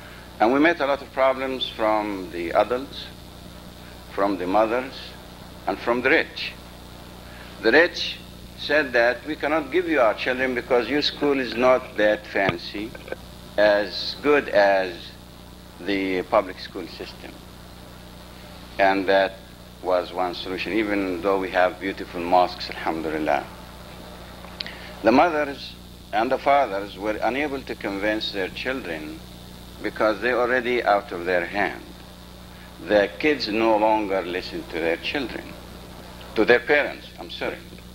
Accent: Houston, Texas, United States; I am from Houston. Texas, and I'm associated

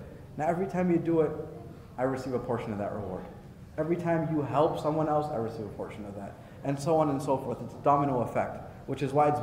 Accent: Canada; A lot of us growing up in Canada, we have this dual personality disorder, right? Like, I am Muslim in my community

